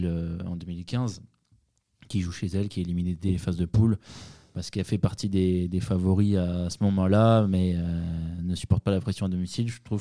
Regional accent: Southwest France, France; moved away; Je viens du Sud-Ouest et quand je suis arrivé à Paris, je connaissais personne. Je suis arrivé à Rueil-Malmaison

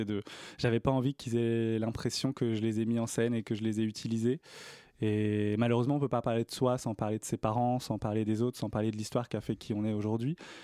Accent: Dijon, Bourgogne-Franche-Comté, France; j'ai commencé par le théâtre, en théâtre amateur, à Dijon, de là d'où je viens.

